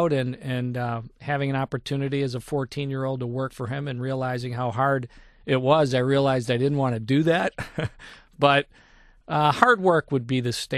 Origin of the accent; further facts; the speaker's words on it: Detroit, Michigan, United States; I took a different road than most kids growing up in Detroit.